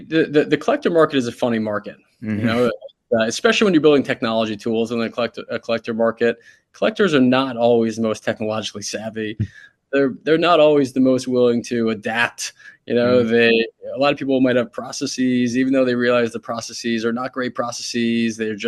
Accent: New York City, New York, United States; Yeah, so I grew up in New York City, and so a lot of my collection happens to be based on athletes or things that are meaningful to me from my childhood in New York City.

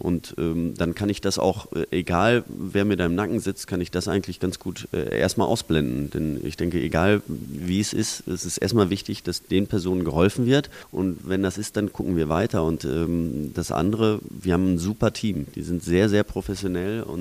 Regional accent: Münster, North Rhine-Westphalia, Germany; born there; Ich komme gebürtig aus Münster, das war auch nicht so weit.

